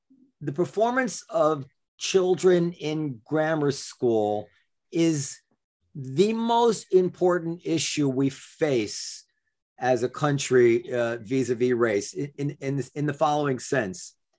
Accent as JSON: {"language": "English", "town": "Ardsley", "region": "New York", "country": "United States", "tie": "born or raised there", "said": "I want to move back to where we used to live, where I grew up in Ardsley."}